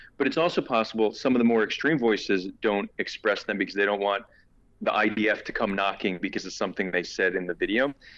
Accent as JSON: {"language": "English", "region": "New Jersey", "country": "United States", "tie": "born or raised there", "said": "So, you know, I grew up in New Jersey to a Jewish American Israeli household."}